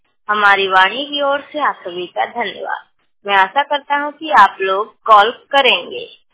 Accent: Jaunpur, Uttar Pradesh, India; मैं उत्तर प्रदेश जौनपुर से हूँ

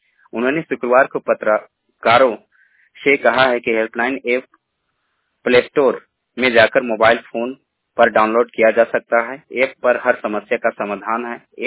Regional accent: Ranchi, Jharkhand, India; मैं रांची से हूँ

